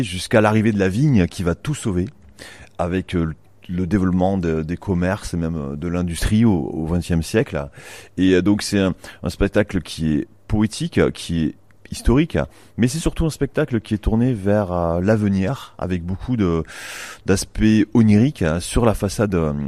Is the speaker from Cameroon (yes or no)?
no; Argeliers, Occitanie, France; Alors moi, je suis d'Argeliès à 18 kilomètres de Lézignan, donc je connais bien parce que tout petit déjà, enfin, je venais souvent au marché avec mes parents